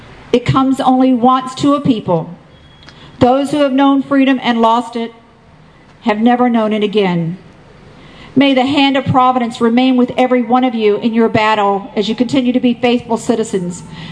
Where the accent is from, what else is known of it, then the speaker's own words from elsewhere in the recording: Louisville, Kentucky, United States; now in Boone County, United States; And I represent Boone County, but I'm from Louisville, right here.